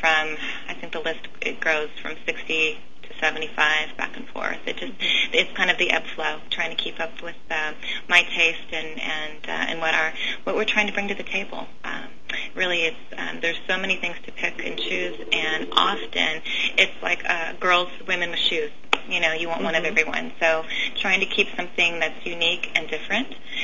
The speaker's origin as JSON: {"language": "English", "town": "Petaluma", "region": "California", "country": "United States", "tie": "born or raised there", "said": "Petaluma is my hometown."}